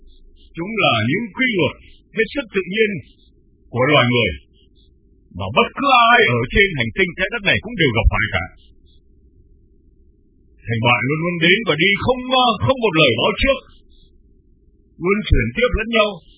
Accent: Saigon, Ho Chi Minh City, Vietnam; Sài Gòn, Việt Nam này chắc chắn là quê hương của tôi ngày xưa lúc còn đi học hay lúc tôi còn ở trong quân đội.

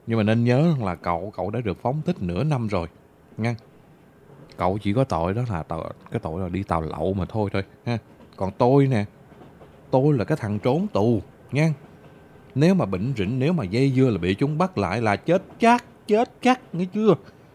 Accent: Phù Cát, Bình Định, Vietnam; Rồi Phù Cát lại là quê hương của tôi

